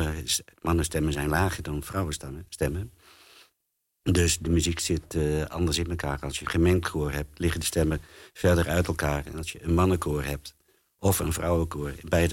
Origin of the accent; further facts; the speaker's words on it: Groningen, Netherlands; now in Friesland, Netherlands; En toen was ik net in Friesland terechtgekomen. Ik kom oorspronkelijk uit Groningen.